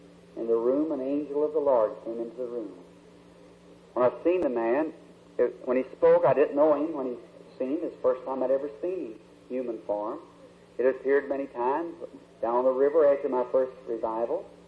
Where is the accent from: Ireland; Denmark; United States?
Ireland; We're Irish by descent and by nationality, rather.